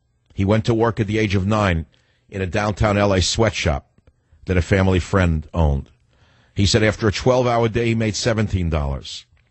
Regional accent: New York City, New York, United States; You know, I grew up in New York City, so immigrant father.

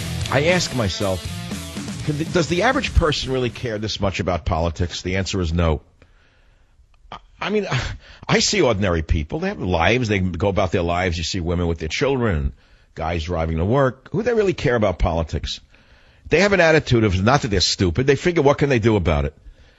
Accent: New York, United States; I wax nostalgic about my growing up in New York, working for my dad, an immigrant.

